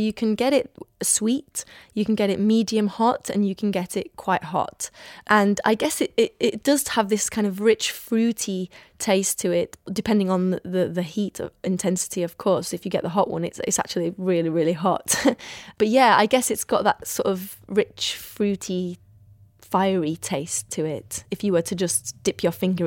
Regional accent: Iraq; very similar to what I grew up with in Iraq.

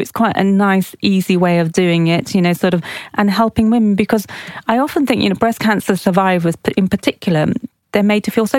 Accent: Oxford, South East England, United Kingdom; So we grew up in Oxford, but we're of Pakistani heritage.

